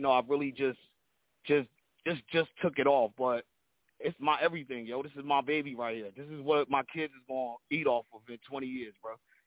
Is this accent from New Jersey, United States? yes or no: yes; Plainfield, New Jersey, United States; I'm from Jersey, Plainfield.